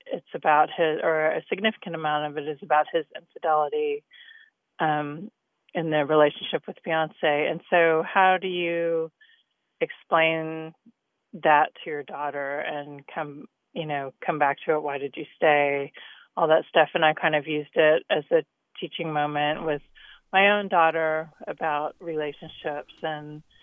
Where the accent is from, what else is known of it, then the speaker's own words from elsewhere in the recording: Raleigh, North Carolina, United States; I'm from Raleigh, North Carolina.